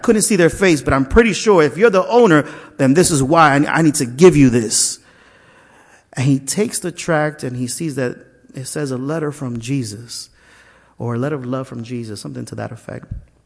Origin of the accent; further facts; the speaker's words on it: Brewster, Washington, United States; I'm from Brewster.